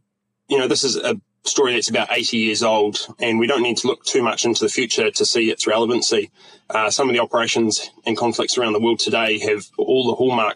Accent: New Zealand; I'm from New Zealand.

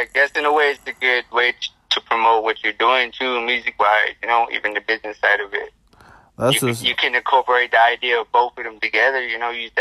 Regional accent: Navajo Nation, United States; Navajo Nation's where I come from here.

